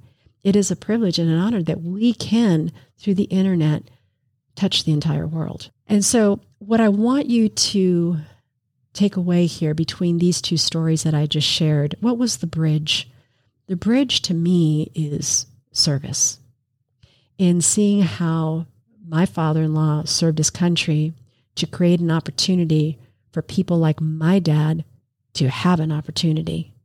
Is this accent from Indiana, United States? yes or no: no; New York City, New York, United States; born there; And so later he, you know, he worked and he had his family, and I was born in New York City, but he finally had his dream fulfilled.